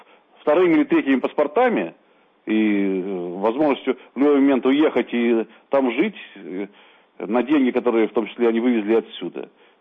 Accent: Latvia; moved away; делалось сегодня на моей малой родине. Я как раз уже 15 лет являюсь невъездным в Латвии за свою позицию

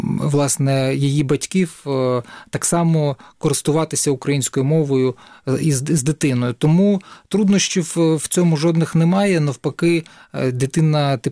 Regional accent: Donetsk Oblast, Ukraine; в моїй рідній Донецькій області

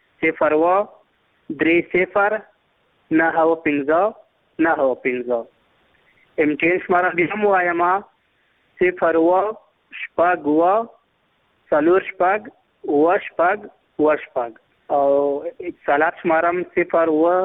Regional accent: Zabul, Afghanistan; زه د زابل ولایت یم.

